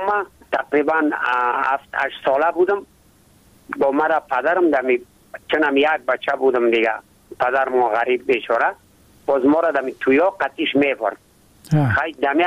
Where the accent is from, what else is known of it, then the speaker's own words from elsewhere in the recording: Ishkashim, Badakhshan, Afghanistan; از همو قدیم از بابا و اجداد در ولسوالی اشکاشمی بدخشان ما زاده شدم.